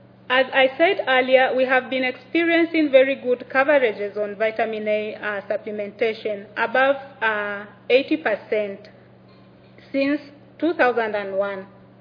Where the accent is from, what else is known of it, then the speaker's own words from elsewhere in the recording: Tanzania; from Tanzania, and I work with Helen Keller International